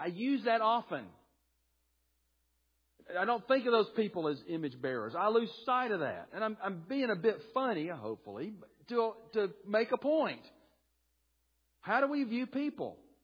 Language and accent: English; Birmingham, Alabama, United States; I grew up in Birmingham, was born in 63.